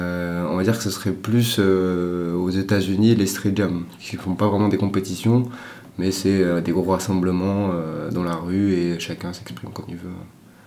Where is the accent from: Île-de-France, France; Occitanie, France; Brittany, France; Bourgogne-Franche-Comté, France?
Occitanie, France; Toulouse; j'ai 26 ans, je viens de Toulouse, depuis tout petit je suis sur Toulouse